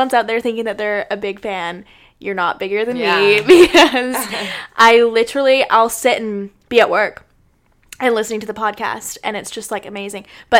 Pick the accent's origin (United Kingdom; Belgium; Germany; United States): United Kingdom; England; I was born and raised in England, and so a huge thing that I always wanted to do after I graduated high school, which I never ended up doing, was moving back there for a little bit.